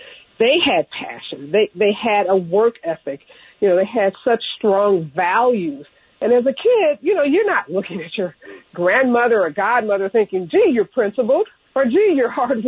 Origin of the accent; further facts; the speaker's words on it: Midwest, United States; I think being a Midwesterner is just stuck with me.